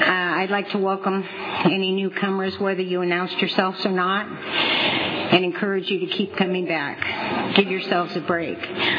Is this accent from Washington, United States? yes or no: no; San Diego, California, United States; I grew up in San Diego. So from Mountain View, I hitchhiked back down to San Diego.